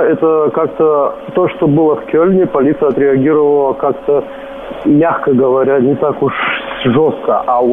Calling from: Germany; Я звоню из Германии.

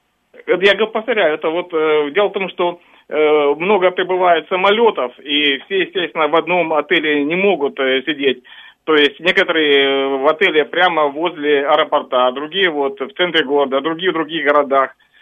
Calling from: Auckland, New Zealand; Я обещал позвонить из Окленда, из Новой Зеландии.

